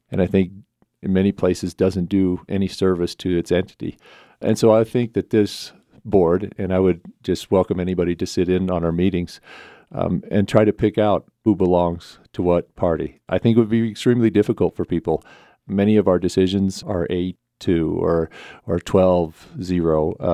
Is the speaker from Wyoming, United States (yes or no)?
yes; Pinedale, Wyoming, United States; if it's a smaller place like where I grew up in Pinedale